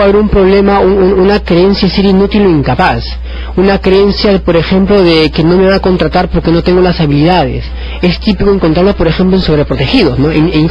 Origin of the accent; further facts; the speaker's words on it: Peru; como buenos peruanos, nos motivamos mucho por emoción.